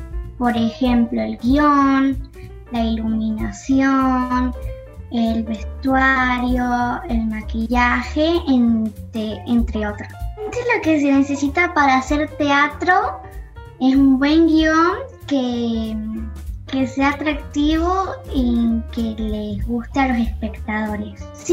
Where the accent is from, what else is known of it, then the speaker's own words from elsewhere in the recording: San Juan, Puerto Rico; soy de San Juan y voy al Colegio Santísimo Sacramento.